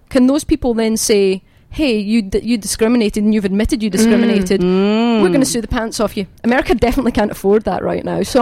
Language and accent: English; Scotland, United Kingdom; I, believe it or not, I'm Scottish.